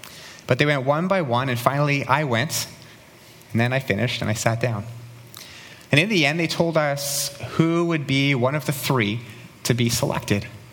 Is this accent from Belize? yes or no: no; New Westminster, British Columbia, Canada; I grew up in New Westminster, which is a suburb of Vancouver, about a 20-minute drive outside of the Vancouver city limits.